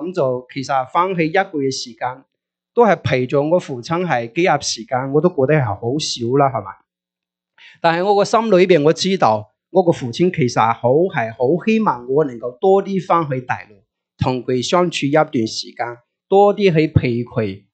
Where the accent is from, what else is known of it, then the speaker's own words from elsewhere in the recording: Guangdong, China; 我是广东那边